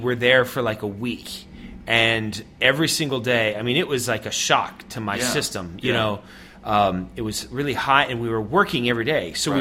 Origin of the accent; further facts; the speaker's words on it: Ohio, United States; And I'm not used to that kind of heat. I'm from Ohio, you know.